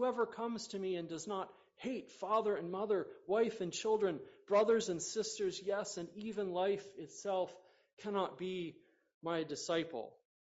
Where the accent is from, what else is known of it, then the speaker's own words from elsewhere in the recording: United States; I grew up outside Washington, D.C., and the iconic landmark in that city is the Washington Monument.